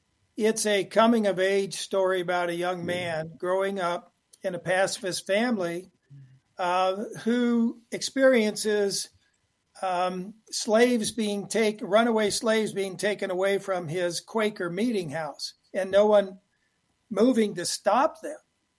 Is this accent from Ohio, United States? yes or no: yes; Ohio, United States; Well, I grew up in Ohio, and as you mentioned, Jim, in 5th grade, I read my first Zane Grey